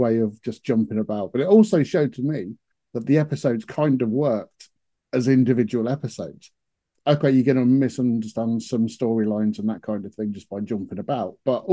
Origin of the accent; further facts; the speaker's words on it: North West England, United Kingdom; now in Nottingham, United Kingdom; yeah, I'm originally from Northwest, and then moved